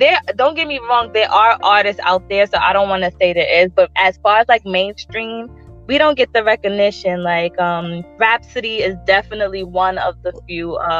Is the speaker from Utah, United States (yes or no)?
no; Far Rockaway, New York, United States; now in Connecticut, United States; So, I was born and raised in Far Rockaway, Queens, New York. Currently, I live in Connecticut, but Far Rockaway is where I was born and raised.